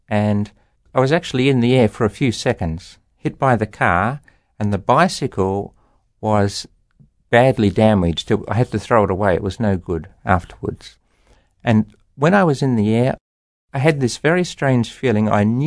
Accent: Melbourne, Victoria, Australia; also born or lived in Sydney; I was born in Melbourne in Australia, and I grew up in Melbourne until I was 12 years old, and then we moved to Sydney with my family, and I went to high school in Sydney.

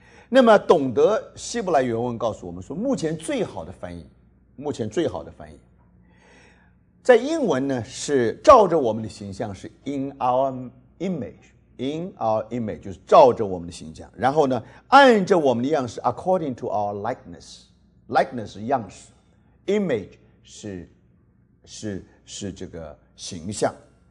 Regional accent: China; 那中文是把它翻成70个人呢、啊？我们中国人不大喜欢这个魂这个字

